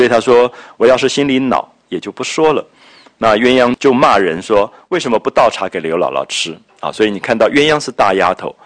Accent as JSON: {"language": "Chinese", "country": "Taiwan", "tie": "born or raised there", "said": "我想我童年的时候在台湾也都还看到这样的场面的"}